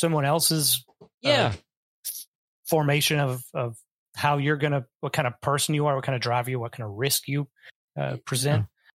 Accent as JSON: {"language": "English", "country": "United States", "said": "I don't ask for directions. I'm an American man."}